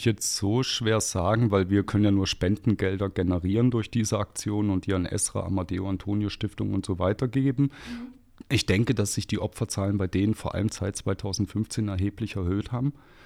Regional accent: Thuringia, Germany; now in Ulm, Germany; ich bin kein gebürtiger Ulmer, ich komme aus Thüringen

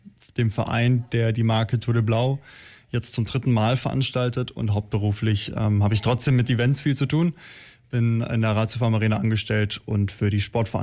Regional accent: Baden-Württemberg, Germany; now in Ulm, Germany; Ich komme aus der Nähe von Freiburg

